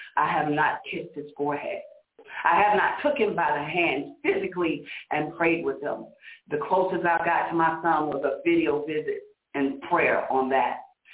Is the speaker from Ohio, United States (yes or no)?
yes; Ohio, United States; And so my sister from Ohio called. We're from Ohio.